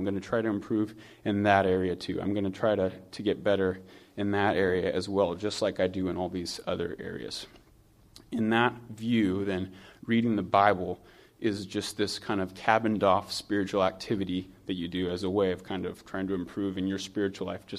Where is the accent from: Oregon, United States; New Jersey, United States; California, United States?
California, United States; Most of you know I'm from California originally, and on the West Coast, the early football game starts at 10 a.m.